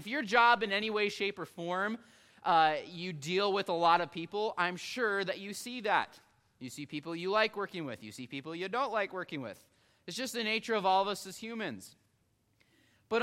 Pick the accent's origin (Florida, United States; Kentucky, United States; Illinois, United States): Illinois, United States; it is definitely much different than what I grew up doing in Illinois